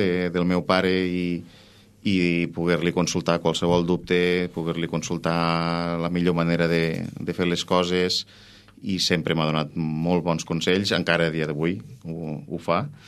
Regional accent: Camarasa, Catalonia, Spain; tinc 41 anys, sóc de Camarasa, d'aquí de la Noguera

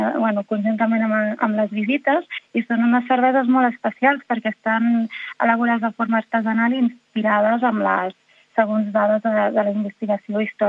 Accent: Tiana, Catalonia, Spain; Sí, soc de Tiana.

